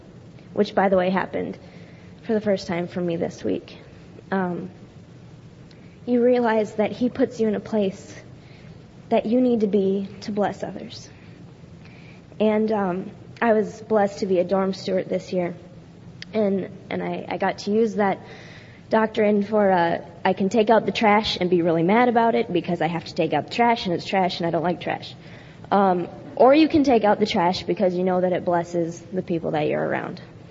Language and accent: English; South Dakota, United States; And I'm from South Dakota. And that's a long ways away, but it was well worth the trip.